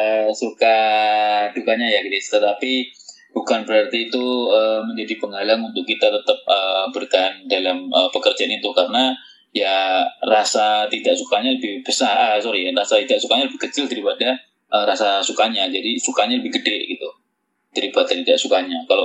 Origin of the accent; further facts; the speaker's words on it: Tulungagung, East Java, Indonesia; saya kan dari Tulungagung Kris. Nah kemudian harus merantau ke Surabaya, dan setiap weekend baru pulang.